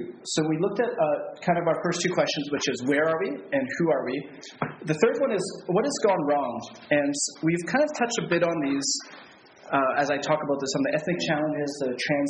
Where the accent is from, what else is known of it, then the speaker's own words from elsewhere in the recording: Winnipeg, Manitoba, Canada; You know, I'm from Winnipeg, which we, per capita, take more refugees than any other city in Canada.